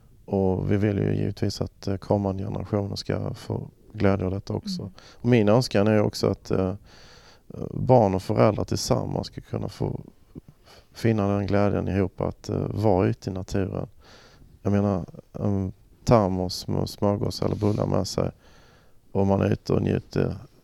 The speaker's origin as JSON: {"language": "Swedish", "region": "Blekinge", "country": "Sweden", "tie": "born or raised there", "said": "Själv så gick jag mycket ute i min mammas gamla skog där hemma i Blekinge."}